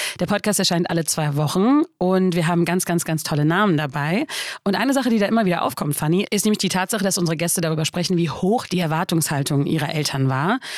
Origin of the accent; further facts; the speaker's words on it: Berlin, Germany; born there; Wir sind alle in Berlin geboren. Meine Eltern sind aber damals in den 70ern aus der Türkei eingewandert.